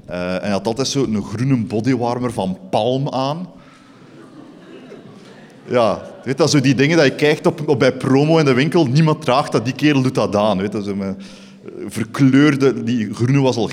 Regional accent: Eeklo, Flanders, Belgium; ik kom origineel van Eeklo en daar zijn niet echt kunstscholen.

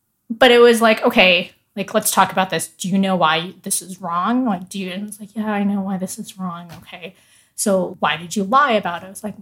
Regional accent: Colorado, United States; Because I had all these great friends growing up in Colorado, and I maintained such a close connection with them. And then all of a sudden, I moved to this place, and I feel like I couldn't make a connection with anybody.

